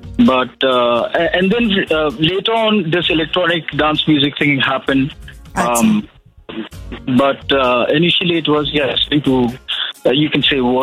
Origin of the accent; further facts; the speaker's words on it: Dubai, United Arab Emirates; because I grew up in Dubai, it has always been the mela in Dubai itself.